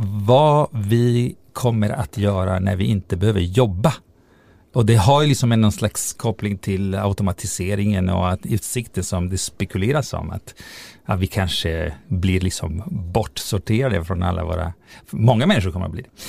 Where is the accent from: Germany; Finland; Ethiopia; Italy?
Italy; Då fanns knappt dokumentärer, kan man säga. I alla fall inte i Italien där jag växte upp.